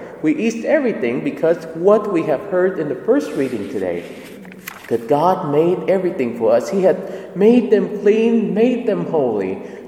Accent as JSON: {"language": "English", "country": "Vietnam", "tie": "born or raised there", "said": "growing up in Vietnam, which is a predominantly Buddhist country."}